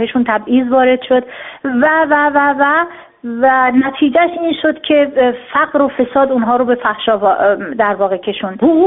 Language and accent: Persian; Iran; به عنوان زنی که در اون جامعه بزرگ شدم